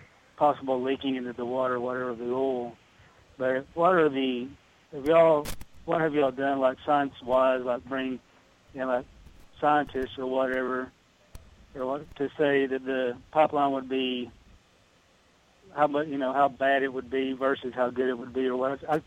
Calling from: Dallas, Texas, United States; Dallas, Texas.

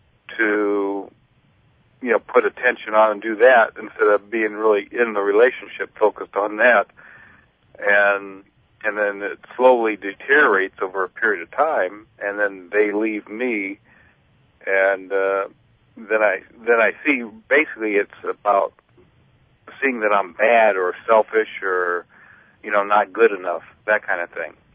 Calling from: Ohio, United States

